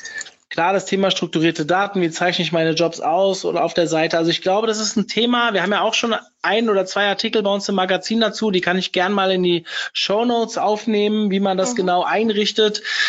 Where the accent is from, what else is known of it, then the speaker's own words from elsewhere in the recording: Hesse, Germany; ich komme ja aus der Rhein-Main-Region